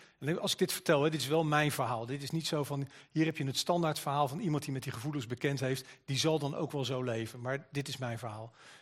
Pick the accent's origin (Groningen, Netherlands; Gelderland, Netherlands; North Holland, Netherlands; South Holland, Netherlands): South Holland, Netherlands; The Hague; mijn accent is niet direct Amsterdams, ook niet Veluws waar we tegenwoordig wonen, Sarah, Pedro en ik. Maar ik ben geboren en getogen in Den Haag.